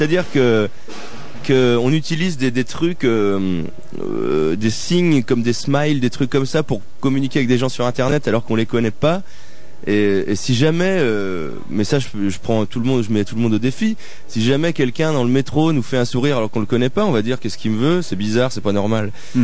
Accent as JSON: {"language": "French", "town": "Châteauroux", "region": "Centre-Val de Loire", "country": "France", "tie": "born there", "said": "Je suis né à Châteauroux, en plus."}